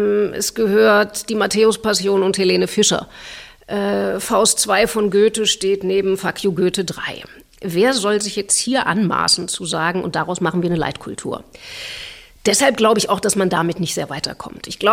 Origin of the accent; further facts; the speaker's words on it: Hesse, Germany; accent: Hessian; ich stamme aus der Gegend von Frankfurt am Main.